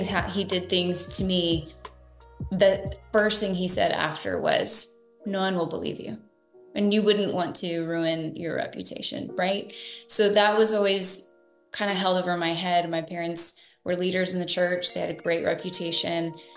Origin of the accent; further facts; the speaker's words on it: Van Alstyne, Texas, United States; I grew up in the country. It's just easier to say I'm from the Dallas area because it's so big. But I'm from a teeny tiny small town called Van Alstine, and I live fairly close to there now, and I'm a small town country girl.